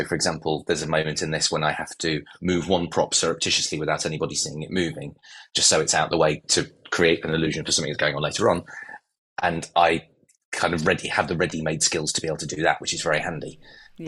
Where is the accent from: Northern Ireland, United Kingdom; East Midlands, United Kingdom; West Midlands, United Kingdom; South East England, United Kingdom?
East Midlands, United Kingdom; Leicester; Growing up in Leicester, I was part of the Haymarket Young People's Theatre.